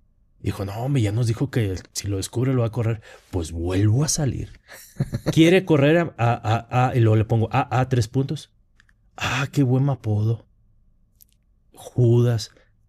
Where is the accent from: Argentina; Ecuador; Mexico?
Mexico; Monterrey, Nuevo León; moved away as an adult; now in Mexico City, Mexico; Monterrey. Toda mi vida fue Monterrey hasta 2018 que me vine a vivir aquí.